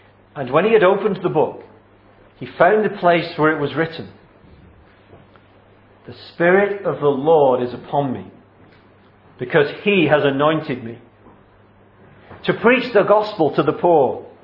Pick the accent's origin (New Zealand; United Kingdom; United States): United Kingdom; Wigan, North West England; My hometown is Wigan.